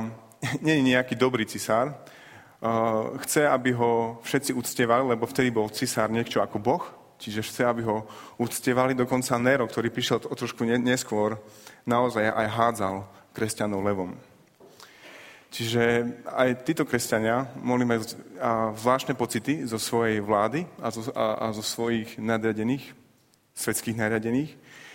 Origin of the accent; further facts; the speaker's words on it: Prešov, Prešov Region, Slovakia; nie som typický západňar, som z východu. A k tomu patrí to, že sa z času na čas vraciam pozrieť svojich rodičov naspäť do zeme oplývajúcej mliekom a medom, do Prešova.